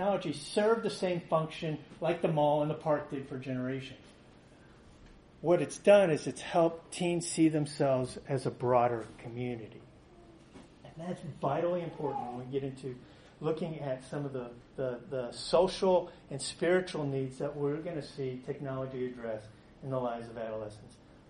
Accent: Houston, Texas, United States; I grew up in Northwest Houston in 1980-something

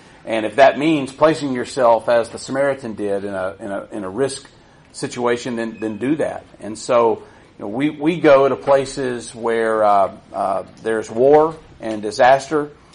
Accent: Abilene, Texas, United States; I am from Abilene, Texas.

